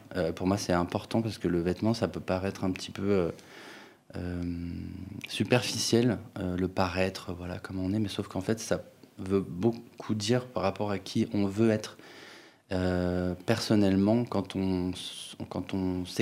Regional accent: Paris, Île-de-France, France; now in Lyon, France; je suis rentré à Lyon parce qu'à la base, c'est Paris, mais je viens de Paris.

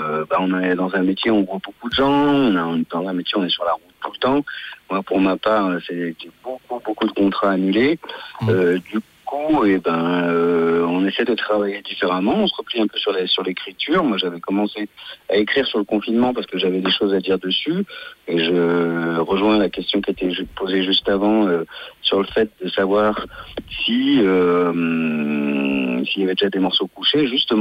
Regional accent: Lyon, Auvergne-Rhône-Alpes, France; puisque moi je suis lyonnais d'origine.

